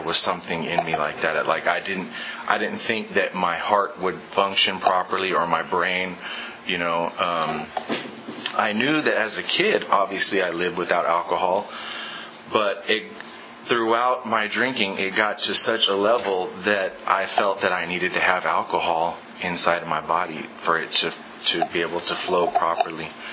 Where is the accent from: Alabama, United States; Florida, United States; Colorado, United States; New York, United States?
Alabama, United States; Selma; I'm from Selma.